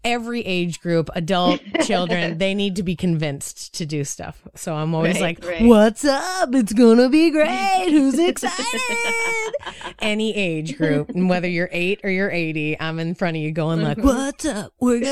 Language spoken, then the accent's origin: English; Boston, Massachusetts, United States; accent: nasally Midwestern; It has a general nasally Midwestern feel. I'm from Boston. Okay. I don't know why I sound Midwestern, but it's what it is, right?